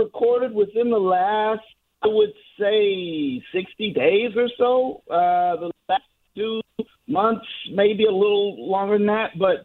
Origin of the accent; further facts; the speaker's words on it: St. Louis, Missouri, United States; moved away as an adult; now in Los Angeles, United States; Well, I was born and raised in St. Louis. Lived there up until I graduated high school and left for college. And so I'm currently living in Los Angeles.